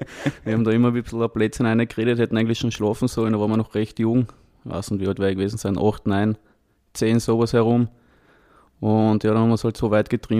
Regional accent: Klagenfurt, Carinthia, Austria; Also ich bin eigentlich direkt aus Klagenfurt, am schönen Wörthersee.

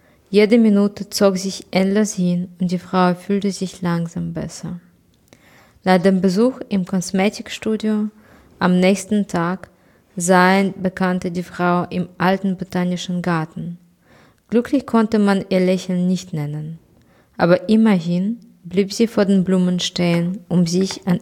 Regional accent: Kyiv, Ukraine; Ich komme aus Kiew und meine Stadt ist überhaupt nicht unter Beschuss.

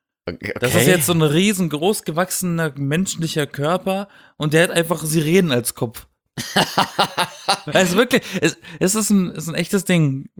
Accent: Baden-Württemberg, Germany; Ich komme aus dem Schwarzwald.

